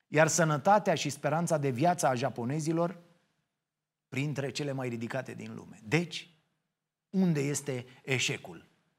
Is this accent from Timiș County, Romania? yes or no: no; Ploiești, Prahova, Romania; eu nu pot să cred, ca ploieștean, că respir un aer curat câtă vreme prin lege mă pot pensiona cu 2 ani mai devreme doar pentru că locuiesc în acel oraș.